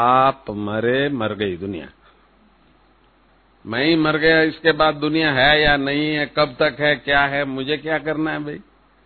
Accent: South India, India; मैं साउथ से हूं

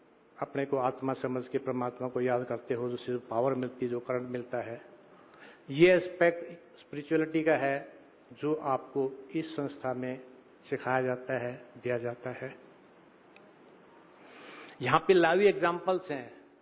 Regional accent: Haryana, India; मैं हरियाणा से आता हूं, हरियाणा सरकार ने तो बहुत ही अच्छी फैसिलिटीज दी हुई हैं।

